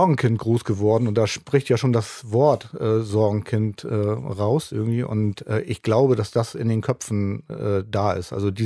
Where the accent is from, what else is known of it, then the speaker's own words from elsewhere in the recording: Hamburg, Germany; ich komme ja aus Hamburg